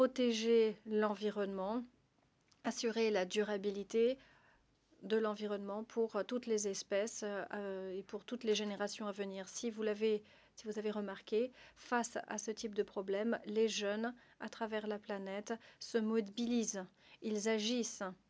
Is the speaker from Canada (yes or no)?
no; St. Vincent & Grenadines; je viens de Saint-Vincent et des Grenadines